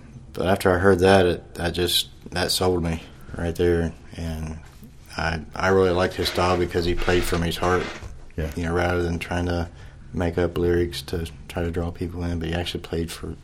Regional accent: Greenfield, Ohio, United States; I live in Greenfield. I was born in Comerson Courthouse, but I was raised in Greenfield my whole life.

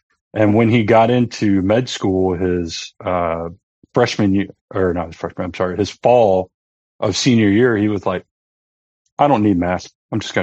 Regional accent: Georgia, United States; Deep sea fishing. I grew up I'm from Georgia, so the Atlantic.

